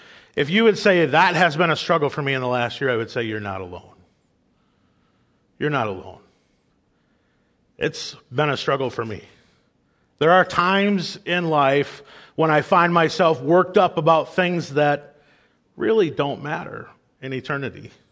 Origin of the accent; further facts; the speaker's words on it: Wisconsin, United States; I'm from Wisconsin. I haven't had brats all winter.